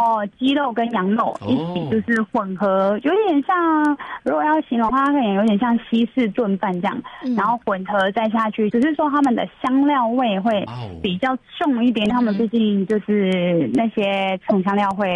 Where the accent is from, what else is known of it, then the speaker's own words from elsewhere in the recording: Taiwan; 对于我们台湾人来说，喝这个椰枣奶昔确实会甜一点，